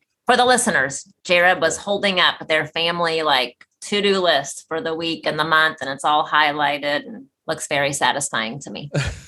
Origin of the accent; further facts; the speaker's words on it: United States; because that is very hard for me to be okay with as an American.